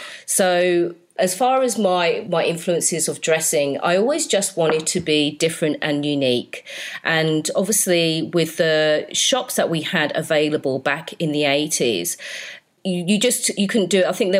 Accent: Slough, South East England, United Kingdom; I grew up in Slough.

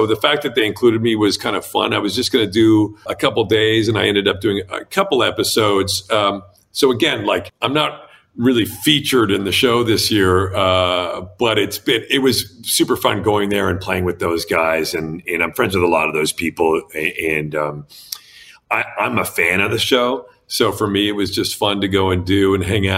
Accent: Canada; being Canadian just gives you a little bit of a different perspective, you know, which is, but again, I don't know if it's being Canadian or just being, you know, where I'm from

